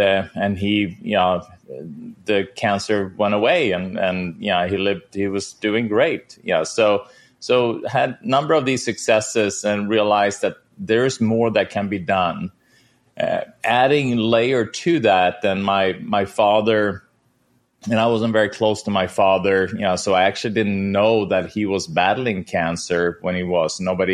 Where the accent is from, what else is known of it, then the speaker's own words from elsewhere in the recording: Sweden; I grew up in Sweden.